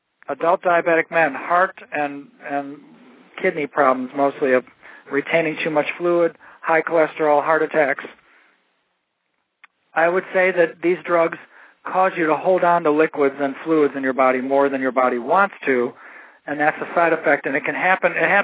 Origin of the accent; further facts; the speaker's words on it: Cleveland, Ohio, United States; A lot of it came out of Cleveland, my hometown